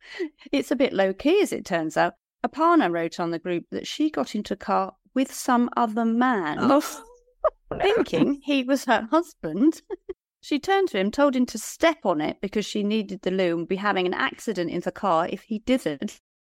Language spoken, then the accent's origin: English; Liscard, North West England, United Kingdom; they're based in my hometown of Liscard